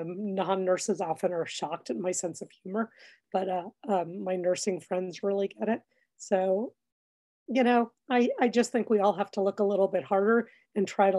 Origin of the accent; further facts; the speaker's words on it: New York City, New York, United States; I was sort of a new nurse at the start of the AIDS crisis, and I grew up in Greenwich Village. So I saw my neighborhood completely decimated.